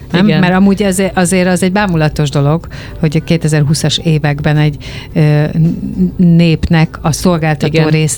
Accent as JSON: {"language": "Hungarian", "country": "Hungary", "said": "valahol magyar vagyok"}